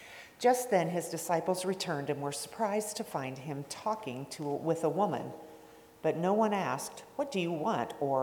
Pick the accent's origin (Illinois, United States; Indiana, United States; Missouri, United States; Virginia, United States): Indiana, United States; Remington; And we come from Remington, Indiana, not too far from here.